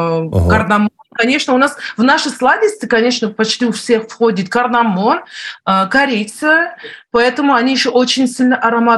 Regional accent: Iran; потому что я же из Ирана, я не могу конкретно сказать

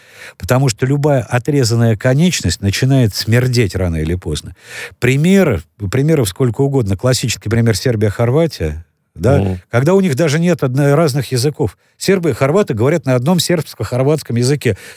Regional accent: Moscow, Russia; also born or lived in Ural; Я казак. По маме для меня это вот так получилось. Для меня это воспитание в казачьей станице на Урале, для коренного москвича в Яицкой станице, это было, ну, важно очень.

